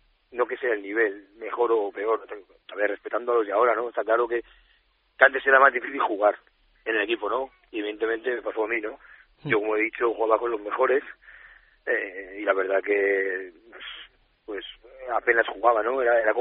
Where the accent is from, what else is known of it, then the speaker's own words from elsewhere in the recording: Santander, Cantabria, Spain; como he dicho, soy de Santander y la verdad que sí